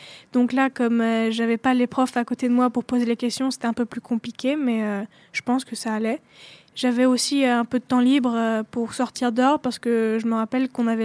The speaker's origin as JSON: {"language": "French", "country": "Romania", "moved": "yes", "lives_now": "France", "said": "moi, comme je ne suis pas originaire de France, mais que je viens de Roumanie"}